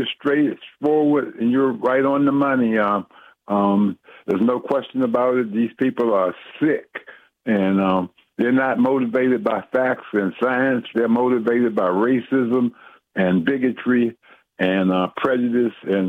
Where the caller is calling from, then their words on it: Fort Washington, Maryland, United States; calling from Fort Washington, Maryland.